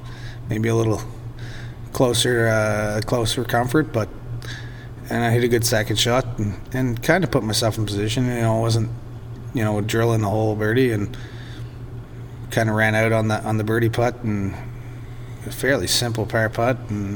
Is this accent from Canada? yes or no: yes; Halifax, Nova Scotia, Canada; born or raised there